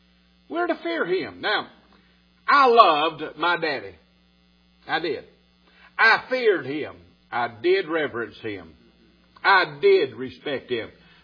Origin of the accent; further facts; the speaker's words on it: England, United Kingdom; I don't like using Greek when I'm preaching because I'm an English person.